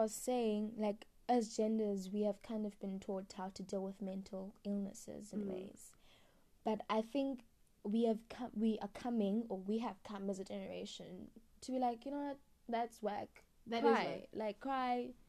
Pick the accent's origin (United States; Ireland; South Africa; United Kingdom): South Africa; So I know as women, we being South African woman is just wow. the pits of hell.